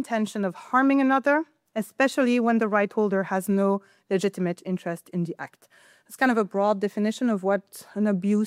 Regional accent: Belgium; now in Edinburgh, United Kingdom; As you can tell, either by my accent or my name, I'm not from the UK. I'm from Belgium, so from a civil law country, despite the fact that now I've moved to Edinburgh.

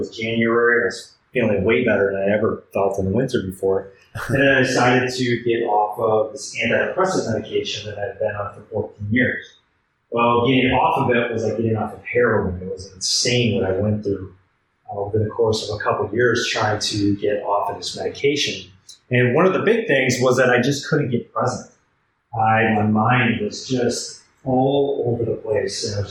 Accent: Wisconsin, United States; moved away as an adult; I grew up in Wisconsin, lived in Wisconsin pretty much my entire life up to about 32, 33 years old.

